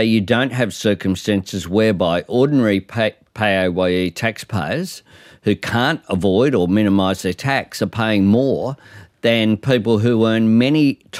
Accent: Darlinghurst, New South Wales, Australia; born there; I had a single mum. I was born in Darlinghurst. I certainly have never been a citizen of another country.

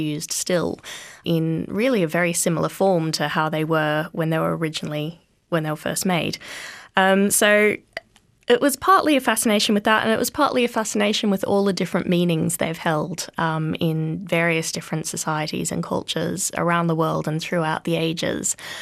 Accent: Brisbane, Queensland, Australia; I grew up in Brisbane, where the rain can be so torrential that there's not a great deal of point in having one.

